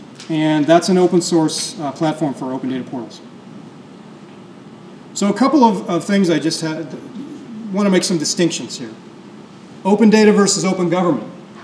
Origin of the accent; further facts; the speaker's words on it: Youngstown, Ohio, United States; because I'm from Youngstown, Ohio, which is one of the polka capitals of the universe